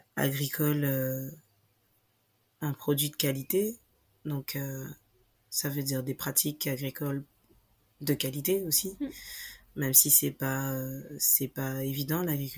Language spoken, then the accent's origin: French; France; puisqu'on est français